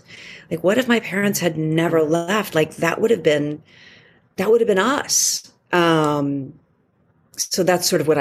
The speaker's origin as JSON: {"language": "English", "region": "Massachusetts", "country": "United States", "tie": "born or raised there", "said": "I grew up in a place where, I grew up outside of Boston, and I grew up in a mostly Jewish, upper middle class suburb of Boston. And I didn't know many Latinos"}